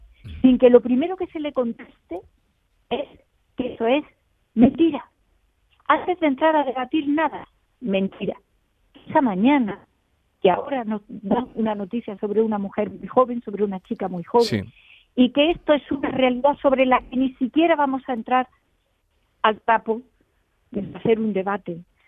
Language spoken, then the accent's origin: Spanish; Spain; Porque nosotras somos españolas, ciudadanas, pagadoras de impuestos